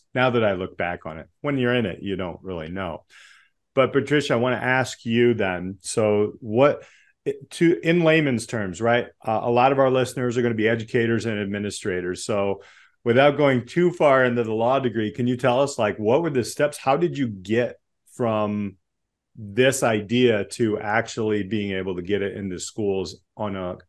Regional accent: Indiana, United States; I grew up in Indiana, small town.

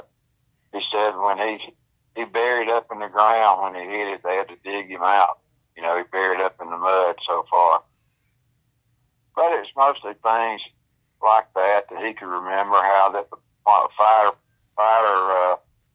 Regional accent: Ashland, United States; And she was from Springville, and I was from Ashland.

